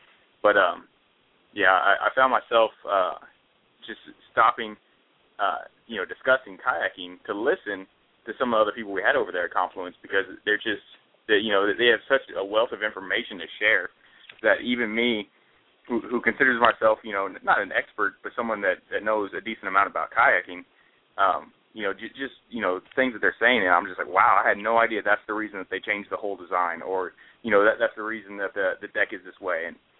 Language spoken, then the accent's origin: English; Texas, United States; also born or lived in Fredericksburg, United States; now in Virginia Beach, United States; No, I grew up in Texas, big in the outdoors, and then I eventually joined the Marine Corps, came to Quantico, lived up there in Fredericksburg for nearly a year